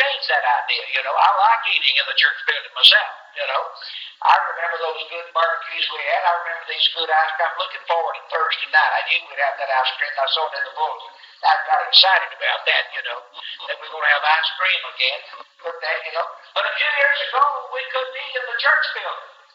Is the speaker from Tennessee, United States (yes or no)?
yes; Tennessee, United States; I grew up in Northwest Tennessee.